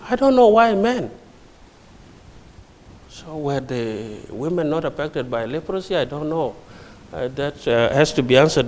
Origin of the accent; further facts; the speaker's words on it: Bor, Jonglei, South Sudan; in my country, I come from South Sudan, in my state capital of Bor, Jonglei State, in South Sudan, we had a village.